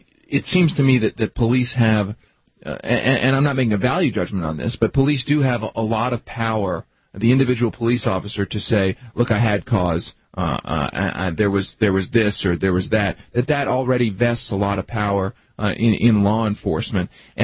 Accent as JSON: {"language": "English", "region": "Pennsylvania", "country": "United States", "tie": "born or raised there", "said": "I grew up in Pennsylvania"}